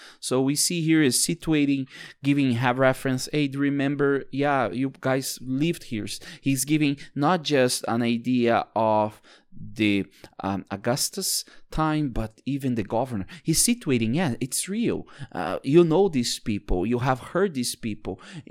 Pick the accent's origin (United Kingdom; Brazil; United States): Brazil; São Paulo; now in Saskatoon, Canada; So I had to leave Saskatoon and then go back to Brazil, to the province of, or the state of São Paulo, to the city of São Paulo, because I'm from the city, right?